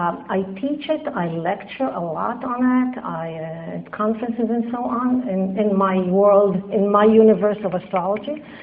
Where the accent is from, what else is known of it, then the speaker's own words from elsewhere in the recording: Israel; English is a second language; moved away as an adult; now in New York City, United States; And yes, I'm originally from Israel. I'm also American. I've lived here since 1981.